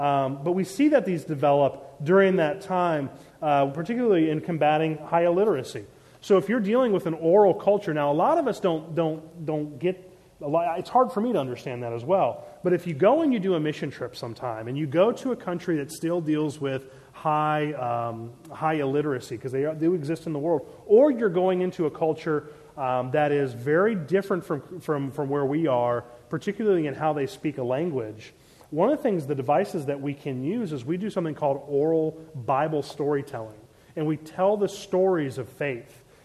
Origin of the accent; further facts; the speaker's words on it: Maryland, United States; And that was the number that I had growing up in Maryland.